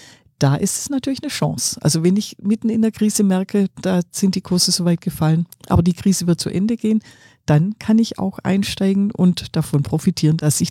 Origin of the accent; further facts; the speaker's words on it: Baden-Württemberg, Germany; ich bin ja Schwäbin